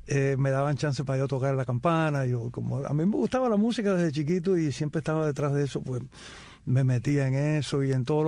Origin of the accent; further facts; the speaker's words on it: Sancti Spíritus, Cuba; Y bueno, me crié completo ahí en Santi Espíritu.